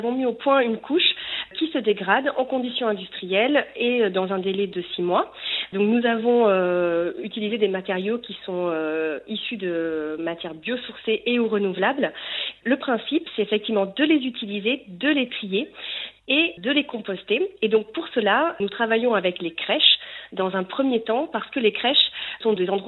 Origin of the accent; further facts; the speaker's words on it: Bordeaux, Nouvelle-Aquitaine, France; le masque plus particulièrement près de Bordeaux puisque nous sommes bordelais.